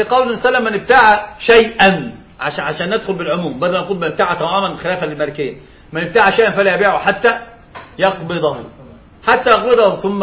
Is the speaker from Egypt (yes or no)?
yes; Egypt; يعني عندنا في مصر استأجر رجل الشقة إلى يوم الدين